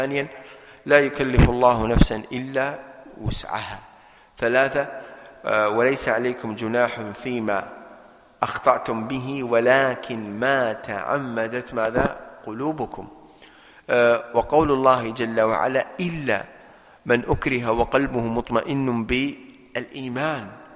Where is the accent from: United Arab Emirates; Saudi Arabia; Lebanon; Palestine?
United Arab Emirates; Sharjah; من عندنا في الشارقة